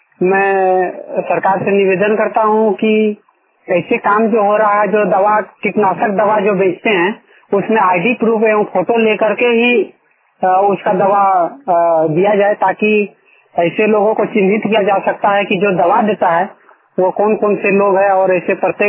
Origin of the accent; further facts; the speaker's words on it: Jharkhand, India; माथुर तुपचाकी प्रखंड जिला धनबाद का निवासी हूँ।